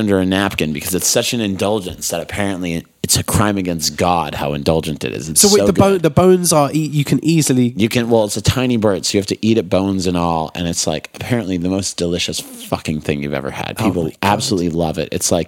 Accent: United States; I'm an American, man.

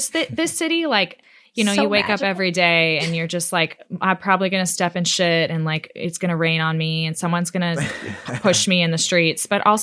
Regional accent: Austin, Texas, United States; also born or lived in Manhattan; I was born in Manhattan. So I grew up in Austin, Texas.

